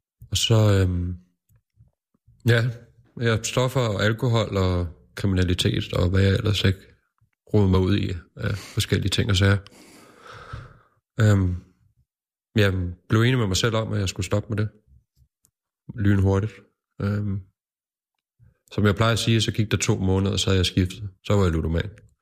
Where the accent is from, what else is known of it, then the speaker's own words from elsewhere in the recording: Køge, Zealand, Denmark; så er jeg fra Køge. Vokset op sammen med min mor.